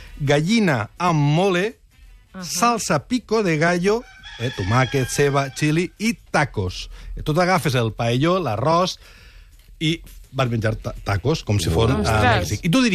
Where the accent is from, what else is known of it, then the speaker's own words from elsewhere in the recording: Vila-real, Valencian Community, Spain; igual és el meu poble de Vila-real, que la gent, la resta...